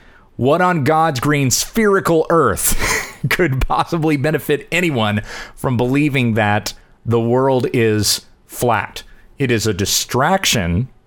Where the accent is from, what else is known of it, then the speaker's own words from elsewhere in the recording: Kansas, United States; I come from Western Kansas. I've seen a lot of flat.